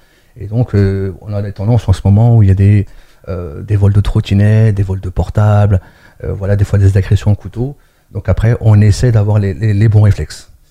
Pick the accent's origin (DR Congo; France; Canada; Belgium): France; Mantes-la-Jolie, Île-de-France; moi, je suis originaire de Mantes-la-Jolie, de l'ASM, avec M. Michel Millerot à l'époque.